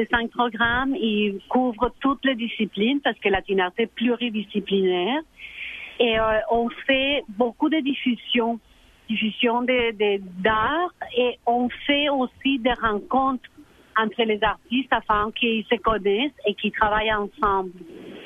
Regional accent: Santa Marta, Magdalena, Colombia; moi, j'étais colombienne, j'étais pas latino-américaine. J'étais colombienne et encore pire, j'étais de Santa Marta, je venais d'une région en particulier.

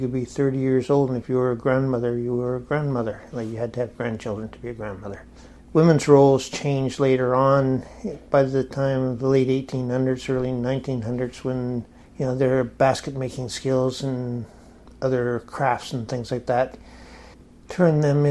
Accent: Nova Scotia, Canada; I'm from Nova Scotia.

